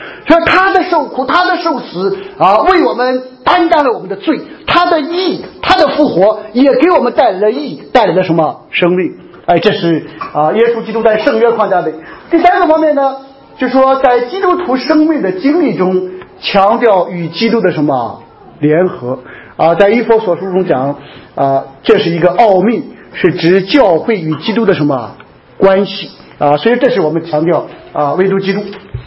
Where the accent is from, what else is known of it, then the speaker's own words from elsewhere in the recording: China; 尤其是我们是来自大陆的